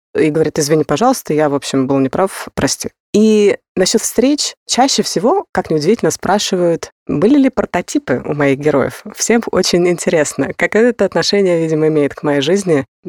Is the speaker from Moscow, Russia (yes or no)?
yes; Moscow, Russia; я выросла в Москве